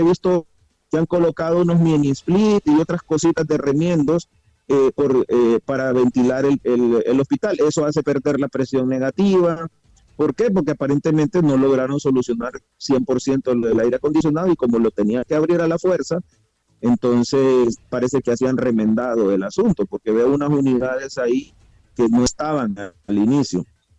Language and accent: Spanish; Honduras; como todo hondureño, esperamos que este hospital funcione